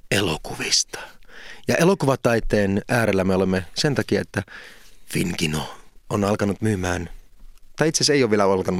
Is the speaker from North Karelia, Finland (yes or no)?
no; Kuopio, North Savo, Finland; mun lapsuudessa Kuopiossa oli Kuvakukko-niminen teatteri